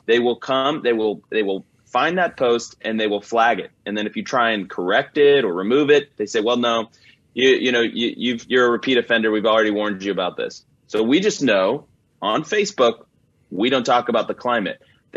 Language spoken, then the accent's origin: English; California, United States; I can give you a reaction as a Californian.